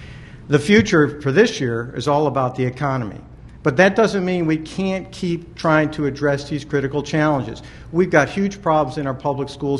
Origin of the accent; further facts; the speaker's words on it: Syracuse, New York, United States; Sue talked a little bit about me growing up in Syracuse, New York, going to the public schools. I was the first of five kids